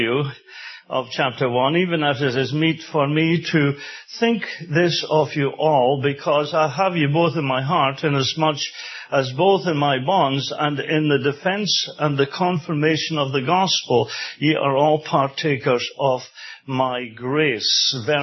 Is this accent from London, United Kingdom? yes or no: no; Scotland, United Kingdom; And I come from Scotland where there was enough religion to sink a battleship when I was growing up.